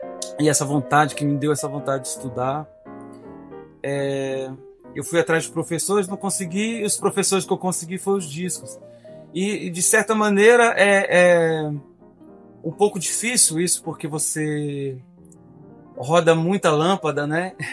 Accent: Ceilândia, Federal District, Brazil; E eu vim morar aqui, eu sou músico que fui criado em Ceilândia, né? E hoje em dia eu moro aqui num lugar chamado Tororó. E aqui a minha casa fica a 2 quilômetros de uma cachoeira.

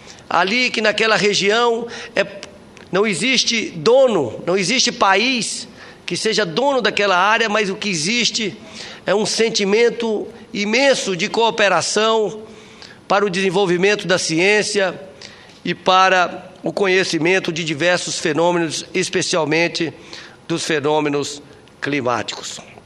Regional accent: Brazil; orgulhoso, como brasileiro

